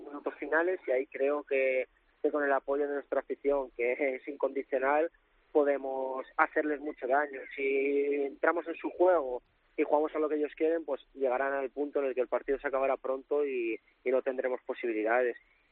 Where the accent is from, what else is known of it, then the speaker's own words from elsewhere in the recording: Salamanca, Castile and León, Spain; yo soy de Salamanca, la cercanía con Madrid es fenomenal para que mi gente pueda acudir a verme